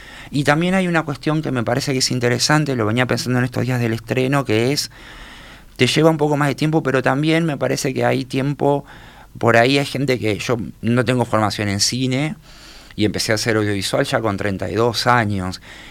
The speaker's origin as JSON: {"language": "Spanish", "region": "Montevideo", "country": "Uruguay", "tie": "born or raised there", "said": "yo me crié en la periferia de Montevideo, me crié en Piedras Blancas"}